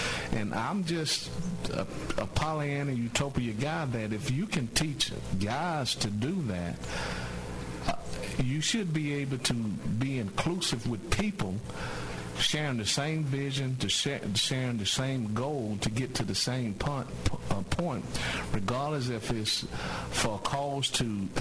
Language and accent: English; Phenix City, Alabama, United States; also born or lived in Columbus; So even though I was born in Columbus, but our residents were in Phenix City. So I grew up in Phenix City.